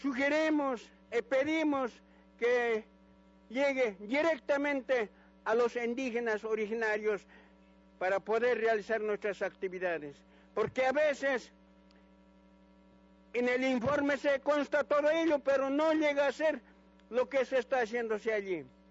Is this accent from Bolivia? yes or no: yes; Bolivia; first language Aymara; Spanish is a second language; Soy de Bolivia y, bueno, el idioma que hablo es aymara, pero de todas maneras, para que todos tengamos este conocimiento, voy a tener que hablarles en el español.